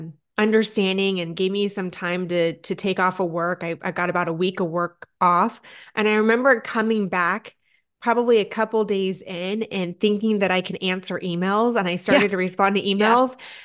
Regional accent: California, United States; I'm a Californian at heart. So I understand earthquakes, and that's exactly what it felt like.

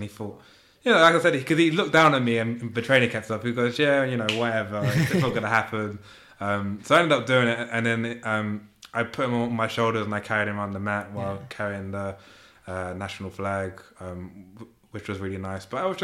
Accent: England, United Kingdom; born there; my parents are Iranian, but I was born in Red Hill. I was born in, I'm sorry, I was born here.

